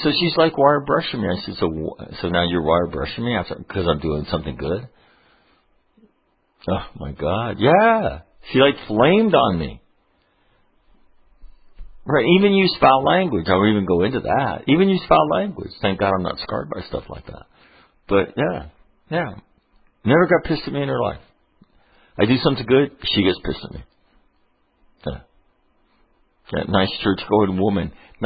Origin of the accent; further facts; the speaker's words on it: Sacramento, California, United States; And I want to do it in Sacramento, which is my hometown.